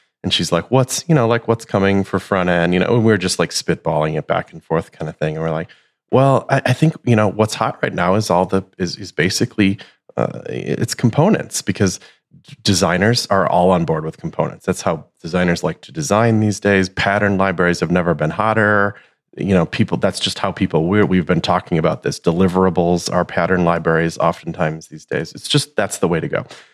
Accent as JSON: {"language": "English", "town": "Madison", "region": "Wisconsin", "country": "United States", "tie": "born or raised there", "said": "Shout out Madison, Wisconsin, by the way."}